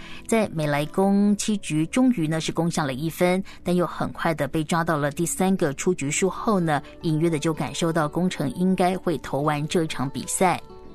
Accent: Taiwan; 我是台湾

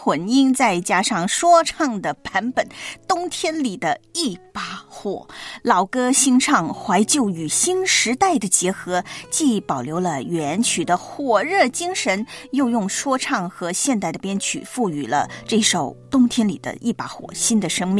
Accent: southern China, China; 毕竟呢，我是土生土长的南方小妹啊。

